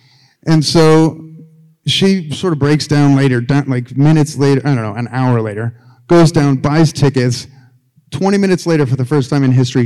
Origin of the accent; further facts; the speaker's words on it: Cleveland, Ohio, United States; also born or lived in Gardner, Montana; But I grew up in Cleveland, so it was easier than here.